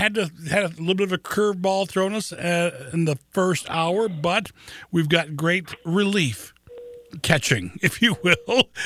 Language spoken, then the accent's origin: English; Lansing, Michigan, United States; My hometown in Lansing, of course, the station where Brock and I started this thing 16 years ago